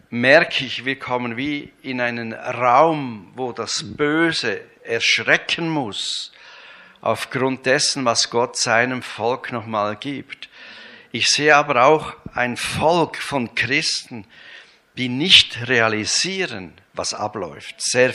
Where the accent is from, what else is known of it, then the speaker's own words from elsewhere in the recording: Switzerland; Ich bin ein Schweizer